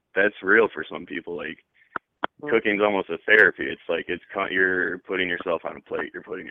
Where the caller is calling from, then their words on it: Michigan, United States; from Michigan.